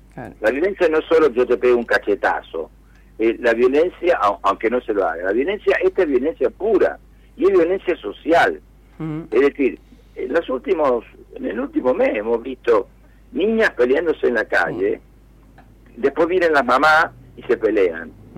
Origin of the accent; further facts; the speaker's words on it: Argentina; como los argentinos entendemos el liberalismo